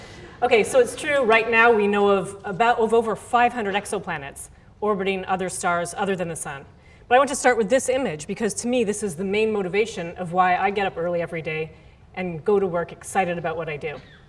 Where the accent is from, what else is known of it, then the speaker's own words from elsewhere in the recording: Canada; now in United States; I am Canadian, I'm also American now.